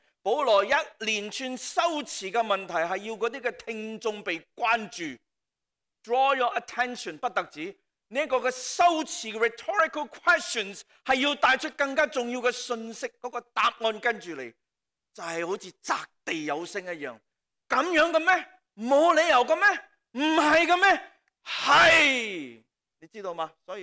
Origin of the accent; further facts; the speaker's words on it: Hong Kong; 我们中国人、香港人说将自己泼出去。